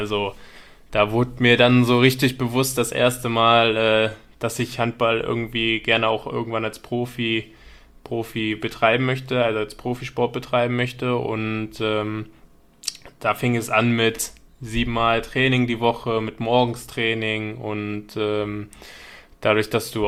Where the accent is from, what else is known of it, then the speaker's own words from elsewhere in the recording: Braunschweig, Lower Saxony, Germany; also born or lived in Buxtehude; Ja, ich komme ursprünglich aus Braunschweig. Ich bin dort nicht geboren, also ganz ursprünglich komme ich aus Buxtehude, war dort aber nicht allzu lange, sondern sind damals relativ zügig nach Braunschweig gezogen, war lange in Niedersachsen dann zu Hause.